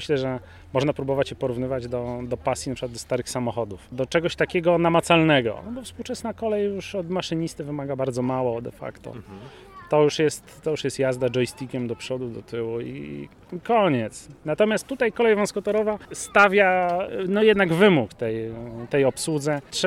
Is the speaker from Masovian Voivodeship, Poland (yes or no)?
yes; Warsaw, Masovian Voivodeship, Poland; Ja się wychowałem w warszawskiej dzielnicy Włochy i moja dzielnica była otoczona ze wszystkich stron torami